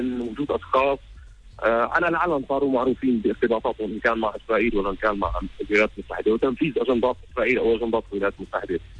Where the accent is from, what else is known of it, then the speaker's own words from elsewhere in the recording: Syria; نحن عرب ندافع عن العرب كعروبة ونحن سوريين بعدها